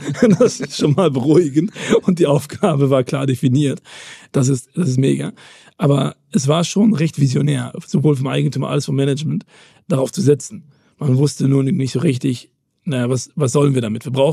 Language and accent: German; Belgium; Ich bin Belgier, du weißt es, wir kennen uns ja schon.